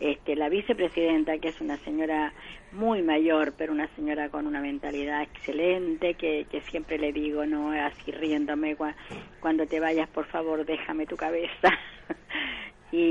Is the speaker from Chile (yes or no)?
yes; Chile; now in Argentina; porque nosotros somos chilenos